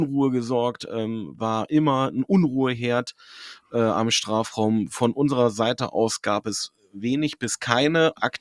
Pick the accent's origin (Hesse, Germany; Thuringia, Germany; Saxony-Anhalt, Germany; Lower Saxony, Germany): Lower Saxony, Germany; Hanover; Und ich bin Hannoveraner, ich kenne Hannover seit vielen, vielen Jahren